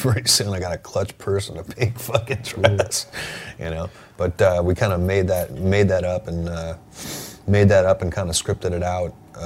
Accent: Tacoma, Washington, United States; No, we all come from like little suburbs, I guess, of around Seattle. And I was the furthest south. I was from Tacoma.

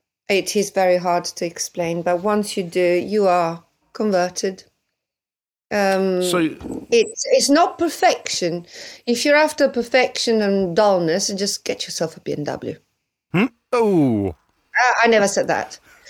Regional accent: Italy; now in United Kingdom; And I hasten to say I'm British now, okay? I've got a British passport. And I tried to forget I was ever Italian, unless it comes to cars.

